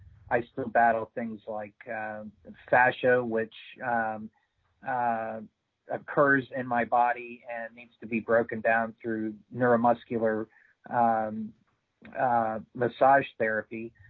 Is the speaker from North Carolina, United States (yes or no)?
yes; Mooresville, North Carolina, United States; Mooresville, North Carolina, which is about 25 miles north of Charlotte, North Carolina.